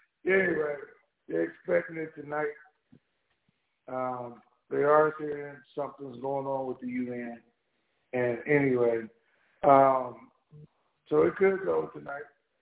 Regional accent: North Carolina, United States; I do. I'm from North Carolina.

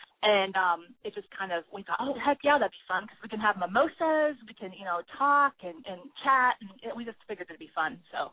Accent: Kansas, United States; I was born and raised in Kansas where, like, we don't know a stranger.

